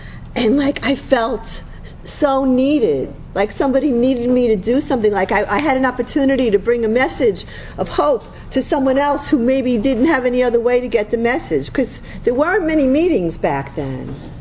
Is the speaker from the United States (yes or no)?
yes; Bronx, New York, United States; I'm an addict from the Bronx, and I'm a product of H&I.